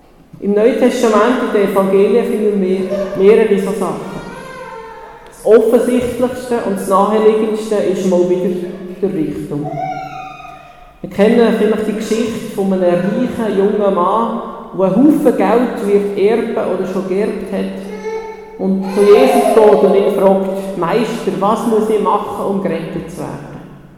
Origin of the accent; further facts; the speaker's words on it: Switzerland; ein mühsamer Text, wenn man als Schweizer im 21. Jahrhundert lebt.